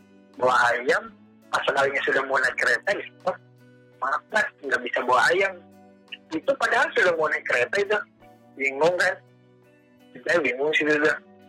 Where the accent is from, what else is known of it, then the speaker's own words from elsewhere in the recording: Pageragung, West Java, Indonesia; saya lahir di kota di Kabupaten Tasikmalaya, tepatnya di Kampung Pageragung, Kecamatan Pageragung. Sekolah saya SD di SD 2 Pageragung.